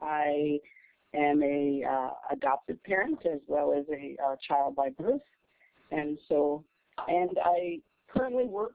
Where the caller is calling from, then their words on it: Juneau, Alaska, United States; So, so I'm calling from Juneau.